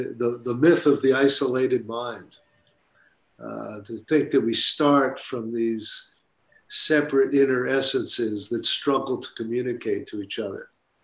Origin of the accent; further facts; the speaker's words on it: New York City, New York, United States; I say I'm a teacher, I'm a father, I'm a New Yorker.